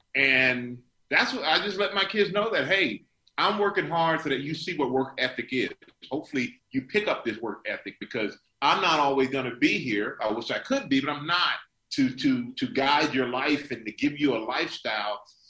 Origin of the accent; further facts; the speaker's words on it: Germany; We're in Germany. I'm growing up in Germany. My dad's in the Army.